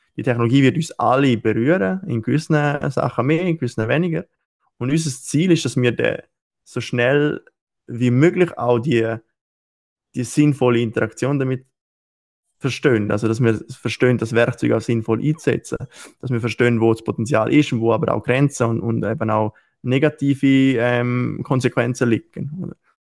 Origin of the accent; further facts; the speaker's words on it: Eastern Switzerland, Switzerland; jetzt bei uns in der Ostschweiz halt, in Chur, St. Gallen und in Repsten haben wir